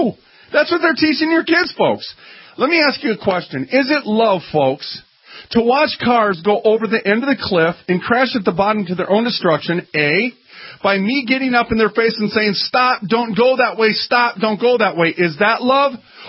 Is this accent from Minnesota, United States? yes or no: yes; Minneapolis, Minnesota, United States; A little side note, because we're from Minneapolis, that actually came from Matt Groening.